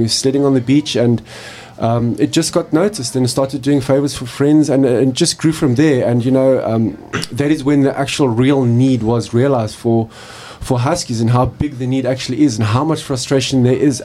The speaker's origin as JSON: {"language": "English", "town": "Durban", "region": "KwaZulu-Natal", "country": "South Africa", "tie": "born or raised there", "said": "I'm originally a Natal boy, born and bred in Pangeni in Durban."}